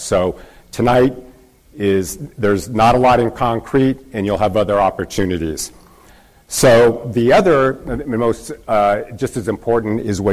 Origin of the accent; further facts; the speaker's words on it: Bakersfield, California, United States; I'm from Bakersfield, and I was recently last week up in Fresno